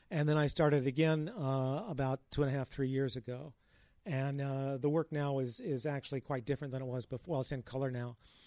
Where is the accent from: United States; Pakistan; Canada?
United States; Midwest; Well, once again, I'm from the Midwest, you know.